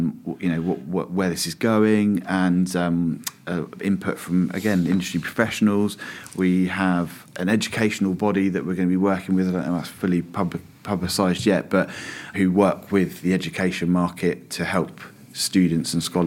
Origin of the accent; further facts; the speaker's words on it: South East England, United Kingdom; So I'm from Berkshire, born and bred around here, went to school and first jobs and things always from around this area.